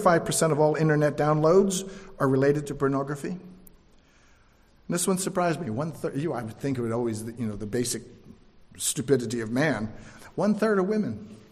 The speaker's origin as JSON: {"language": "English", "town": "New York City", "region": "New York", "country": "United States", "tie": "born or raised there", "said": "growing up in New York City, you develop a shell because you're surrounded by millions of people."}